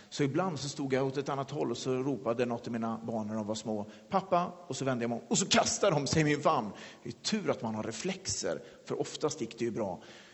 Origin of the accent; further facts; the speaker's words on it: Lidköping, Västra Götaland County, Sweden; Jag växte upp i Lidköping i en kyrka